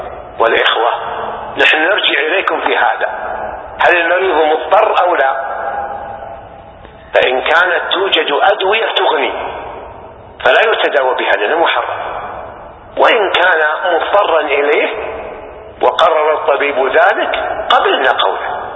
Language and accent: Arabic; Saudi Arabia; عندنا في السعودية